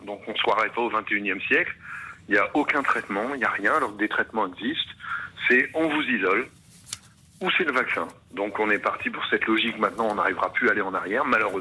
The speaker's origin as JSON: {"language": "French", "region": "Hauts-de-France", "country": "France", "said": "je suis du Nord, donc notre région va être confinée."}